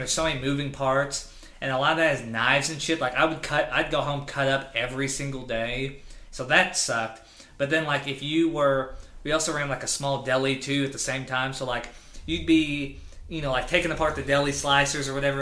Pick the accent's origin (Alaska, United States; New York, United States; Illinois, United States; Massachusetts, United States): Illinois, United States; I've been a butcher's assistant at a small grocery store in my hometown in Southern Illinois.